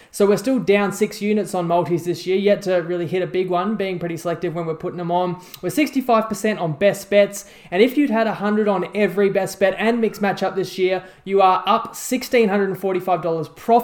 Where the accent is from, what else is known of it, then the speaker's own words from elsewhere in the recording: Queensland, Australia; Don't worry, guys, I'm a Queenslander, so I won't spend too long talking about that Origin match.